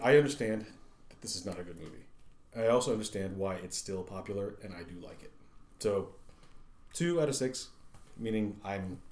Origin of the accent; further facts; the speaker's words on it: United States; a lot of which touch me personally because I'm an Asian guy, and I grew up in the United States in the 80s.